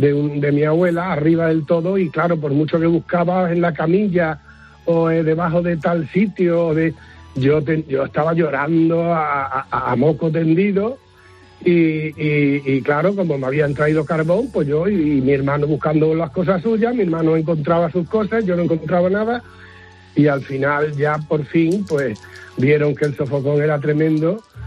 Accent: Mérida, Extremadura, Spain; yo soy de Mérida

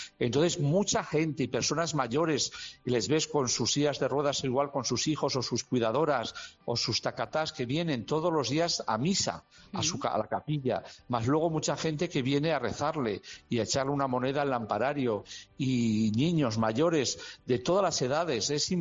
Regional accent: Tudela, Navarre, Spain; yo también soy de Tudela.

